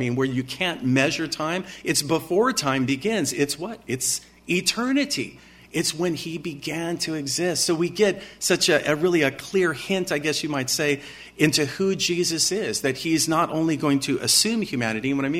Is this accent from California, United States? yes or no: yes; San Luis Obispo, California, United States; born there; I was born in San Luis Obispo. It's over by Santa Barbara. And why my folks ever moved from there, I'll never know